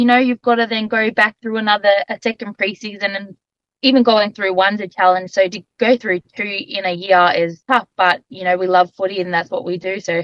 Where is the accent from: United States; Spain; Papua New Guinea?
Papua New Guinea; Western Province; it was also my first time back to my province. So I'm from Western Province in PNG.